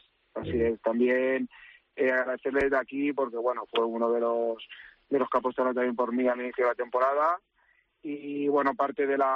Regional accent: Alicante, Valencian Community, Spain; soy de Alicante, soy herculano, mi padre herculano, mi abuelo herculano.

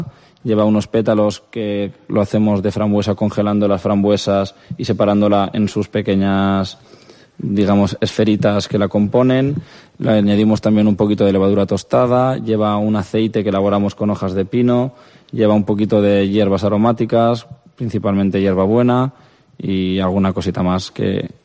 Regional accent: Artana, Valencian Community, Spain; Yo soy de Artana, como tú has dicho también, y personalmente quería que se notara un poquito mi identidad en el proyecto.

